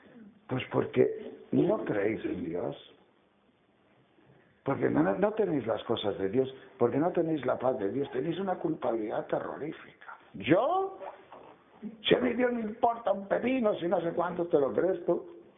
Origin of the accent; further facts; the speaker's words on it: Castile and León, Spain; en mis 60 y tantos años yo he visto que cambia tanto, porque yo cuando iba en mi pueblo de León, de niño, de jovencito